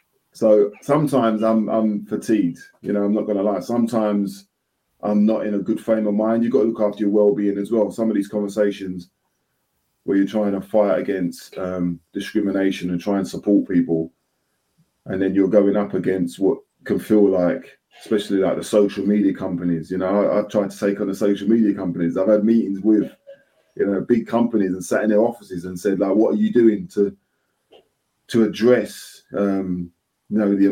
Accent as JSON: {"language": "English", "region": "London", "country": "United Kingdom", "said": "I'm from the East End of London."}